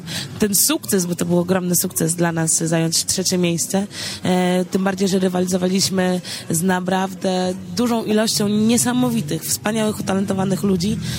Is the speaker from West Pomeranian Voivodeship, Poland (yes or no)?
yes; Szczecin, West Pomeranian Voivodeship, Poland; w sercu jestem całkowicie słowiańską istotą, także, bo wychowałam się w Polsce, pochodzę ze Szczecina